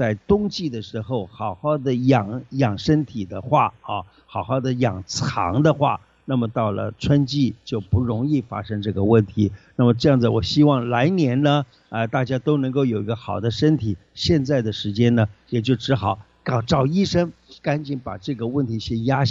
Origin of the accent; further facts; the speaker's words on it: China; 所以你看，我们中国人啊，这个都很讲究